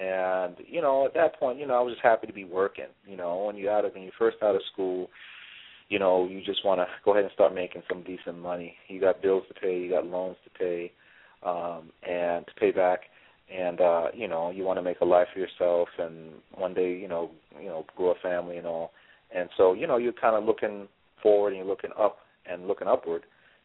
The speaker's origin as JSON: {"language": "English", "town": "New York City", "region": "New York", "country": "United States", "said": "I'm originally from New York City, and you know, I've been down in the MD DC VA area for, you know, quite some time now, about close to 20 years"}